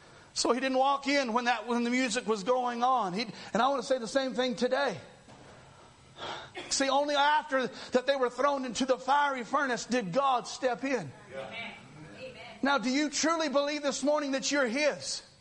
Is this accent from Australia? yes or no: no; Amarillo, Texas, United States; I'm a man from Amarillo, Texas.